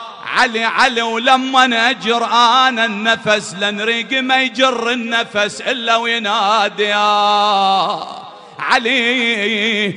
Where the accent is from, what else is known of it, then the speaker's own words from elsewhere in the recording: Karbala, Karbala Governorate, Iraq; انا الليله ضيف من كربلاء جايك ها ابوي.